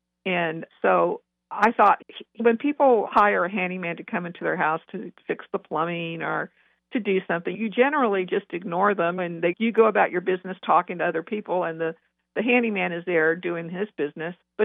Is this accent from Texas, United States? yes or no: yes; Texas, United States; I was born and raised in Texas, and so I've lived here pretty much all my life.